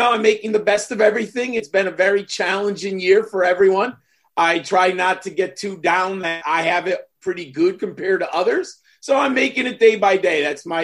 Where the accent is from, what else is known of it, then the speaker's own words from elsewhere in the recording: Northeast, United States; I grew up in the Northeast. So when I was a child, college football was not big in the Northeast.